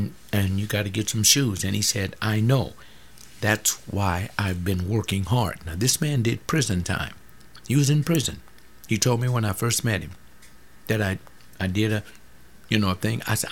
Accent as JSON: {"language": "English", "country": "United States", "tie": "born there", "said": "I didn't have to cross over some alien border to come over here with my family to have a living. I was born in America."}